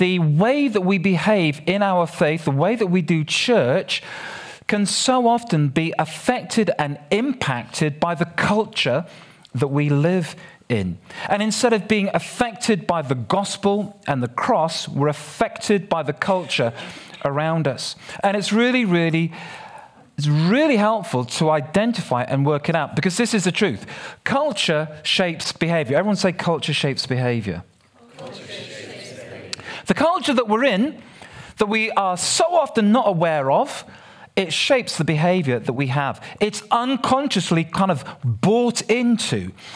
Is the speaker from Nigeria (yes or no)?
yes; Nigeria; born there; I mean, I was born in Nigeria. I'm an African. I thought I knew Africa